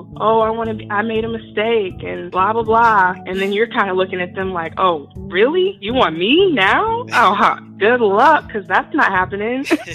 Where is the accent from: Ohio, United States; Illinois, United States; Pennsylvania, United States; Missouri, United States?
Missouri, United States; St. Louis; I'm from St. Louis, Missouri, and she was supposed to come here last month